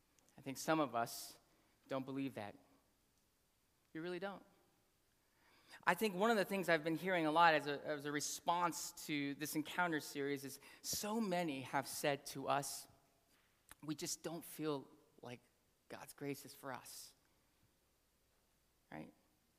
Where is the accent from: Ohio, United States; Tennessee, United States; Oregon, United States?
Oregon, United States; Portland; I grew up in Portland. Born and raised. Born up on the hill at OHSU. So it doesn't get more Oregonian than that. And because I'm an Oregonian, I actually love the rain.